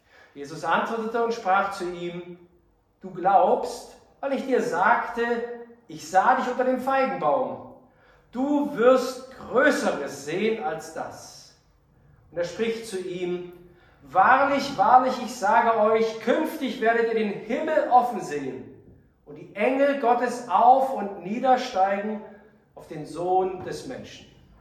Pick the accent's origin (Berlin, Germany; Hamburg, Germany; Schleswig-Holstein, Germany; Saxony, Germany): Saxony, Germany; Bernstadt; Ich komme ja aus Bernstadt. Bernstadt liegt in der Oberlausitz, also kurz vor der polnischen Grenze